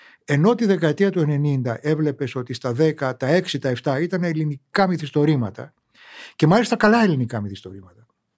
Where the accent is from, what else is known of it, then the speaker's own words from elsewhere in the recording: Greece; εγώ ντρεπόμουν από έξω ότι είμαι Έλληνας